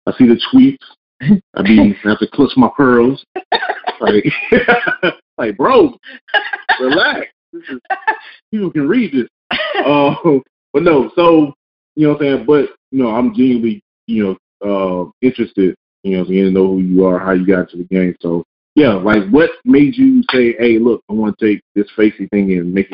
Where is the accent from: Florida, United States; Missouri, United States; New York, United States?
Florida, United States; Tallahassee; Yeah. I'm from Tallahassee.